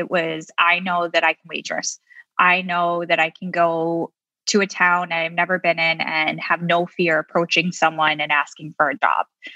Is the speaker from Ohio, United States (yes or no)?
no; Chicago, Illinois, United States; So I grew up in Chicago. I grew up and went to private schools.